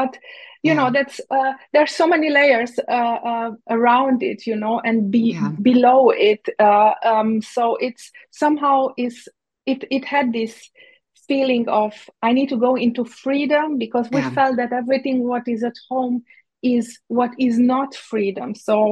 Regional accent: Romania; first language Hungarian; English is a second language; Romania was always my home country. And even that I grew up as a Hungarian national mm-hmm. in Romania, I never felt Hungary as a home.

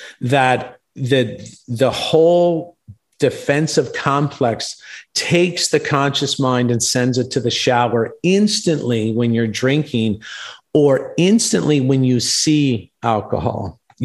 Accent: Canada; And that's why in a lot of shows, and I'm Canadian

